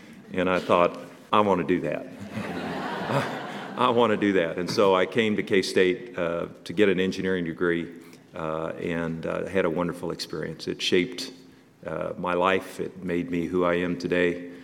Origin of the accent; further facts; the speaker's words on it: Kansas City, United States; And I grew up in Kansas City, and my best friend's dad was a mechanical engineer.